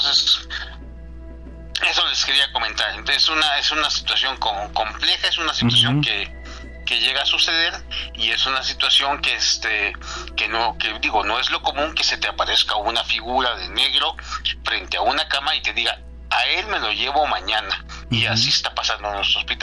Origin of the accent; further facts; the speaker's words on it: Toluca, State of Mexico, Mexico; soy de Toluca